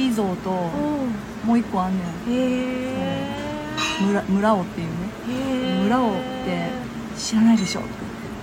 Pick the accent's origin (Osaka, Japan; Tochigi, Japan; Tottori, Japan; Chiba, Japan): Osaka, Japan; 大阪から来たんですって言ったら